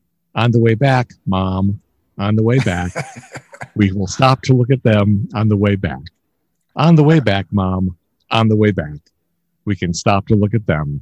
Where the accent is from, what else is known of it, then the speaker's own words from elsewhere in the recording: Illinois, United States; so my mom was born and raised in Chicago, and even though I grew up in the suburbs, she liked to go shopping in Chicago